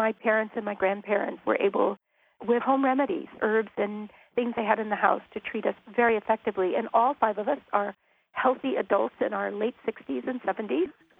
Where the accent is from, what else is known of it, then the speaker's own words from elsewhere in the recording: California, United States; I grew up in Northern California. We were growing up on a small dairy farm.